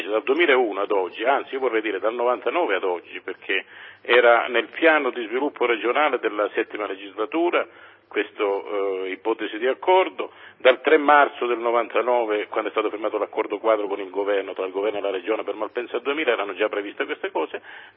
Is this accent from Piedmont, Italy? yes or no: no; Calabria, Italy; E la particolarità è che io sono calabrese, però questa volta, lavorando in Lombardia, mi sono adeguato ai tempi lombardi.